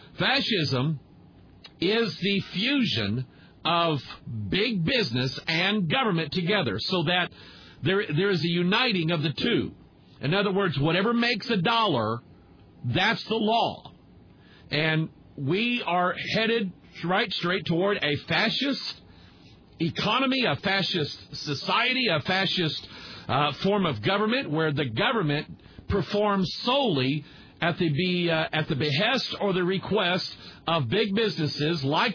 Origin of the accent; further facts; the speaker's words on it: Pine Bluff, Arkansas, United States; born there; I tend to identify myself with the South. I was born in Pine Bluff, Arkansas.